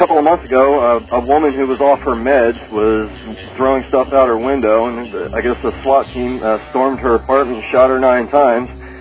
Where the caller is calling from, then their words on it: Eureka, California, United States; I'm calling from Eureka, California. It's just a few hours north of Bohemian Grove.